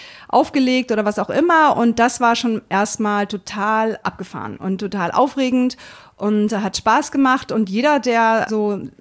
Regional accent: Berlin, Germany; ich komme aus Berlin

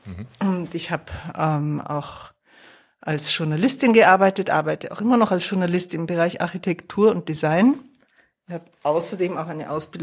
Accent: Munich, Bavaria, Germany; moved away as an adult; also born or lived in Vienna; aus München, genau. Ja. Ich bin dort in die Schule gegangen, bin dann nach dem Abitur nach Wien. Ich habe auch in Wien Familie.

